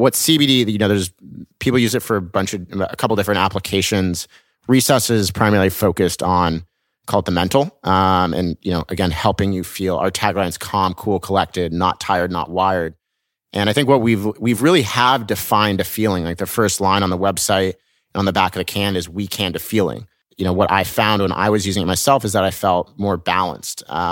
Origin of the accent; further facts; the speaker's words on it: Laguna Beach, California, United States; I grew up in Laguna Beach, an hour south of LA, which had this sport called skimboarding